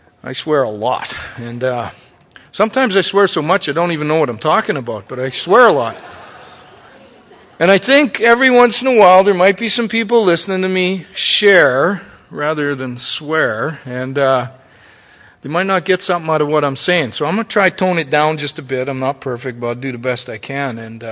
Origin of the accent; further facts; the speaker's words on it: Canada; We're from Canada. That's like being from fucking Mars